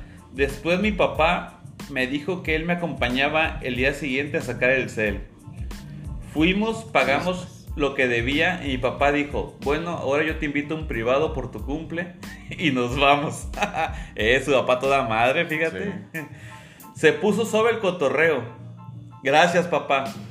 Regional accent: Tijuana, Baja California, Mexico; Yo soy de Tijuana y acá todo es un descontrol en varias cosas

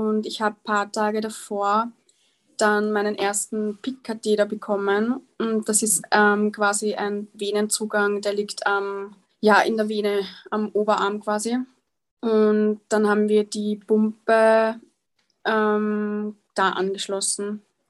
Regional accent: Austria; Das ist bei uns in Österreich, in Tirol, sitzen dort quasi die Experten

